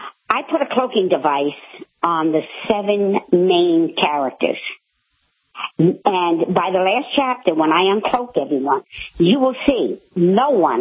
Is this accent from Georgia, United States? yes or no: no; Jersey City, New Jersey, United States; I grew up in Jersey City, which, as you know, is the second largest city, only to Newark.